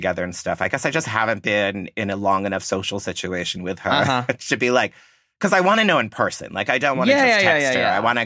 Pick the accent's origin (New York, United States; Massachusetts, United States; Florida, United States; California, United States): New York, United States; Rochester; I'm gonna judge you because I'm from Rochester.